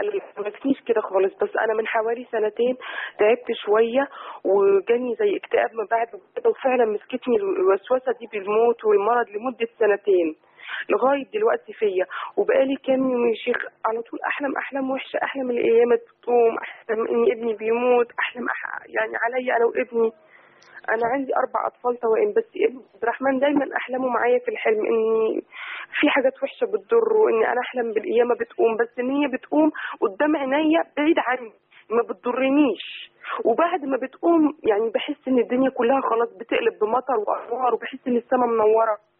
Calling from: Kuwait; من الكويت

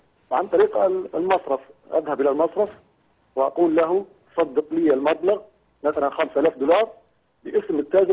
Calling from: Libya; أنا من ليبيا، وطبعا عندنا في ليبيا نقص السيولة

